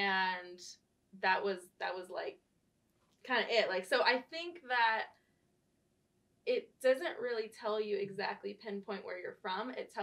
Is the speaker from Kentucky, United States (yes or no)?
no; Riverside, California, United States; Riverside, California.